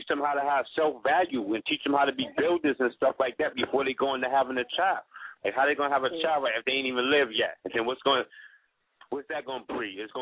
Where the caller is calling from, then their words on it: Bronx, New York, United States; I'm calling from the Bronx.